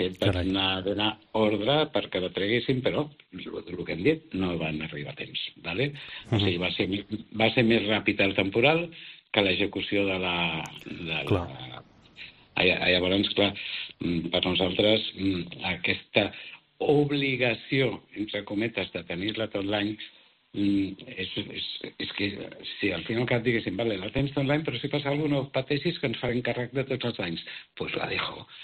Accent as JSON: {"language": "Catalan", "region": "Balearic Islands", "country": "Spain", "said": "som de Menorca tots"}